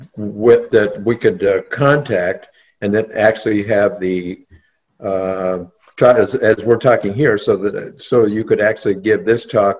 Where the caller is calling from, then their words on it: Los Angeles, California, United States; I'm from the Los Angeles area